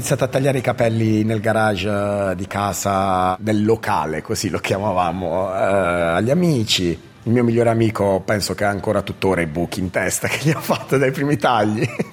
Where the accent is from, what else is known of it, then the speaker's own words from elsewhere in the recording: Mola, Apulia, Italy; now in Australia; nel nostro paesino, nel mio paesino di origine a Mola.